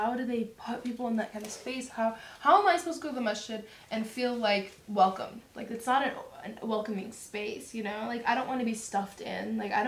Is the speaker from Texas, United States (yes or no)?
yes; Dallas, Texas, United States; because growing up in Dallas, Texas, like that's not something we have much of an issue